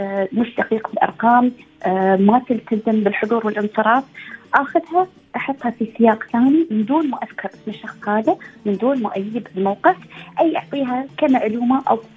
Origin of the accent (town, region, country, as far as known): United Arab Emirates